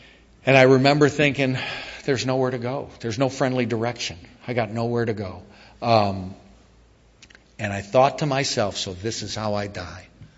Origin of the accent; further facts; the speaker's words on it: Niagara Falls, New York, United States; I was brought up in Niagara Falls, New York. I had two parents. I had two younger brothers. My life was fairly normal.